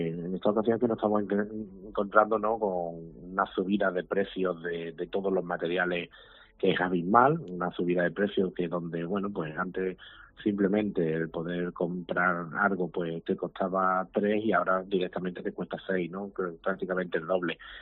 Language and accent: Spanish; Pizarra, Andalusia, Spain; en mi caso, pues bueno, a mi pueblo, a Pizarra